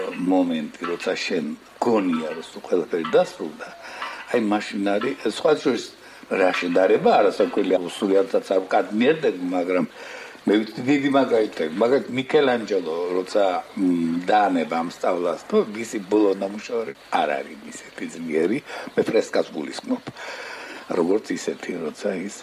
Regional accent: Guria, Georgia; მაგალითად ისედაც გურული ვარ

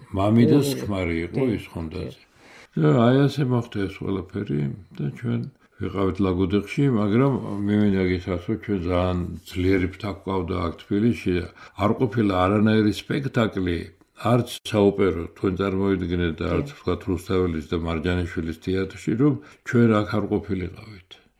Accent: Ananauri, Kakheti, Georgia; born there; მე დავიბადე ლაგოდეხის რაიონში სოფელ ანანაურში, აფენისა და ლელიანის შუა ეს სოფელი

